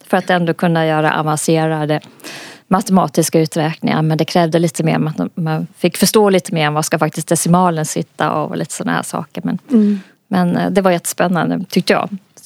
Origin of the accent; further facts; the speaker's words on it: Skåne, Sweden; Nej, det är jag inte. Jag är skåning från början.